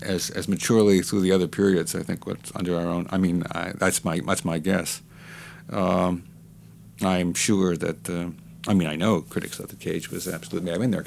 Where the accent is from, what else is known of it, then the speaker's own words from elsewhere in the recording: United States; and being an American, I think that both those parts of it made it possible to simply be who I was